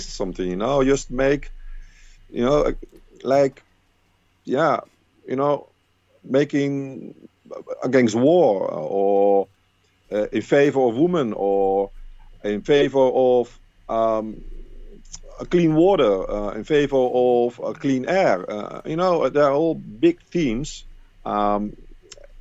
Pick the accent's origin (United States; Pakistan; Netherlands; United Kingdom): Netherlands; Rotterdam, South Holland; House of Craziness in Rotterdam, in the Netherlands, my hometown.